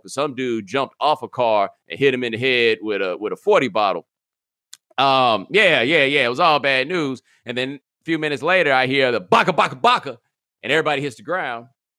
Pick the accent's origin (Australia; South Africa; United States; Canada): United States; Texas; And again, I'm from Texas